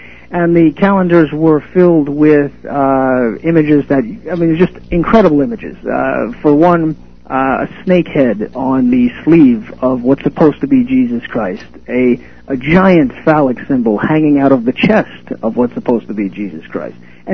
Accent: United States; And worst of all, since I'm an American, I thought there might be images within the United States somewhere.

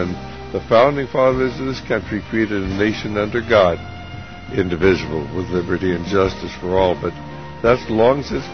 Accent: United States; And certainly I'm not saying that simply because I'm an American and proud of it

